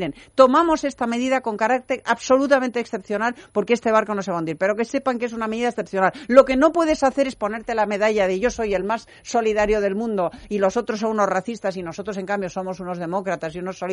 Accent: Spain; a mí, como español, me parece muy bien que España haya dado un paso al frente

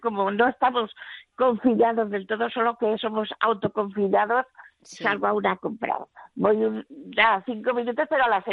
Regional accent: Valencia, Valencian Community, Spain; now in Silla, Spain; Yo soy de Valencia, pero nos cambiamos a Silla porque trabajaba y yo he ido aquí en Silla, que está muy cerquita, está a 12 kilómetros de Valencia, hacia el sur. Y aquí ya nos hemos quedado aquí, mis hijos se han casado aquí

